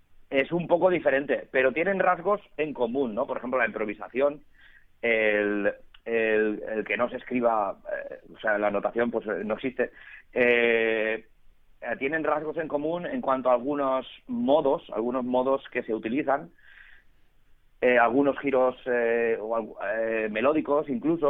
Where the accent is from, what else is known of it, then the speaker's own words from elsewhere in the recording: Valencia, Valencian Community, Spain; pues yo soy de Valencia